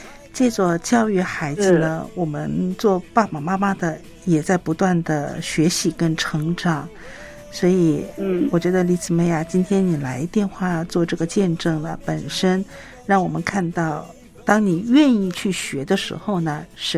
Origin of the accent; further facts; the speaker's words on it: China; 这就是今天我们中国人的教育的一些方式上面的盲点吧。